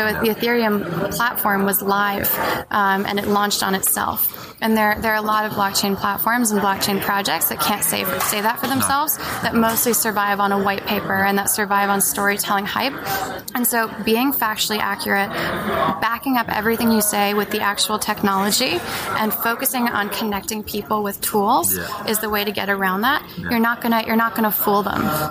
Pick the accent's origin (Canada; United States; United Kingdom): United Kingdom; No, it's fine. I'm being British now.